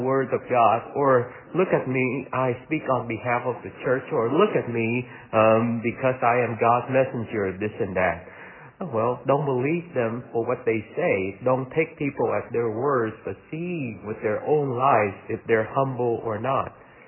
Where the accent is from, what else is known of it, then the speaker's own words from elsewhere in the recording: Vietnam; When I was growing up in Vietnam